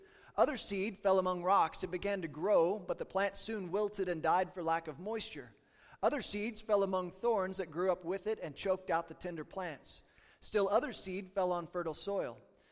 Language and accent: English; Kansas, United States; My home state is Kansas, and you pronounce it Kansas, just like that.